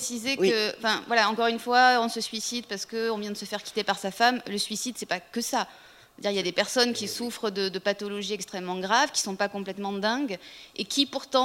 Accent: France; moi je suis française, hein, donc je découvre en fait cette association, ça s'entend mon accent

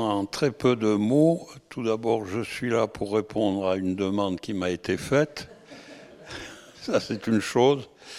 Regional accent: Metz, Grand Est, France; born there; also born or lived in Tarbes; je suis né à Metz, et qu'on s'est retrouvé à l'opposé de la France, à Tarbes, dans les Hautes-Pyrénées.

